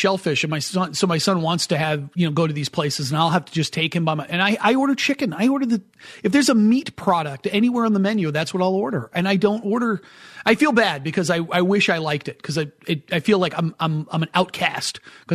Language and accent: English; New England, United States; Let me just say this. I grew up in New England, right? Lobster rolls were a big deal.